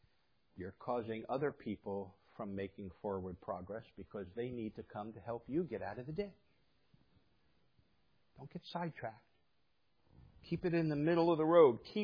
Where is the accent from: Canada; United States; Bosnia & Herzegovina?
United States; New Jersey; I grew up in New Jersey, but I grew up in a rural part of New Jersey, and we had dirt roads.